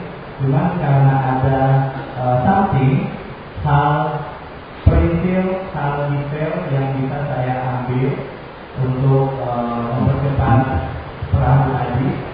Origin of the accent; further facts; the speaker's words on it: Manado, North Sulawesi, Indonesia; Saya memakan segalanya karena saya dari Manado.